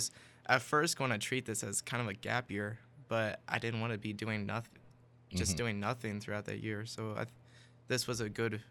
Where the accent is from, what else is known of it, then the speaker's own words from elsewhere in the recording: Dickson, Tennessee, United States; Well, I'm from Dixon, Tennessee, and I'm 22 years old.